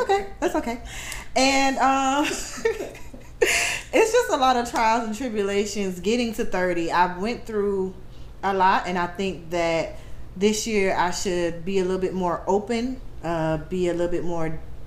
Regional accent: Miami, Florida, United States; I was born and raised in Miami, 305 till I die. And I grew up in a Hispanic household.

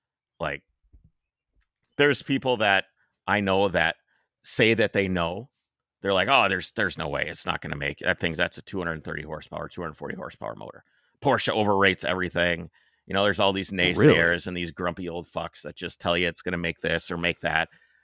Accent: Minnesota, United States; Where are you from, man? Oh, I'm from Minnesota.

